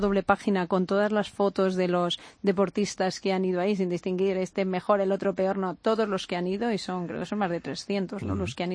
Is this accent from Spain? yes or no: yes; Spain; como español